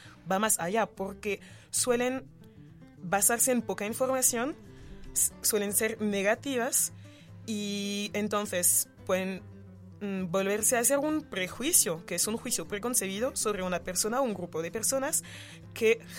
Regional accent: France; Spanish is a second language; yo no tenía muchísimos preconcebidos sobre los venezolanos, siendo francesa. Y al llegar aquí

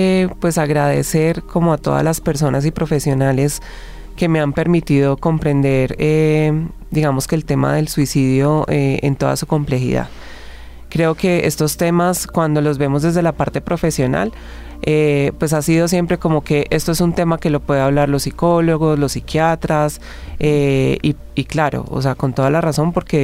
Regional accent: Armenia, Quindío, Colombia; yo soy de Armenia, pero me fui a estudiar a Manizales

